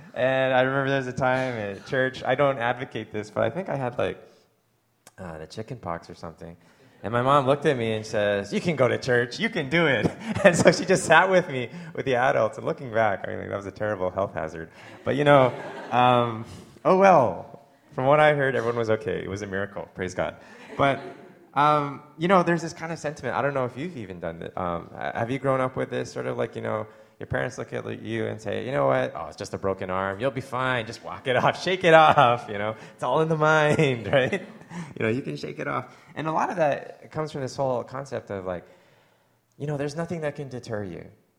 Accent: Canada; being a Canadian who has lived in America

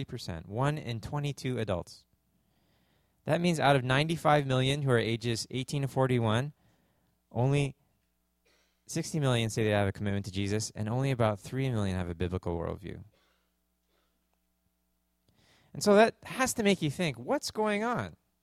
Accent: Canada; moved away; And being a Canadian, I didn't realize that the word evangelical was such a dirty word when I came here.

